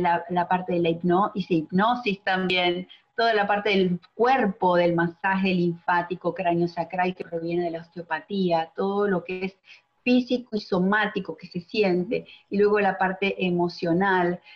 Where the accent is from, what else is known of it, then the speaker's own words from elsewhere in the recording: Argentina; now in Miami, United States; Soy de Argentina, pero vivo en Miami hace 17 años